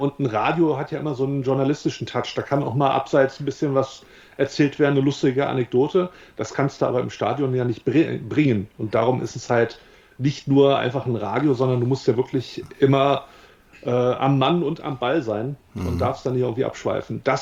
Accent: Wolfsburg, Lower Saxony, Germany; now in Hamburg, Germany; das Ding ist, Herkunft geht vor Heimat, also muss Wolfsburg wohl gewinnen

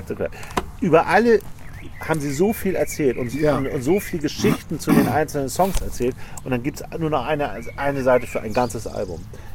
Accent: Hamburg, Germany; ich komme aus Altona in Hamburg

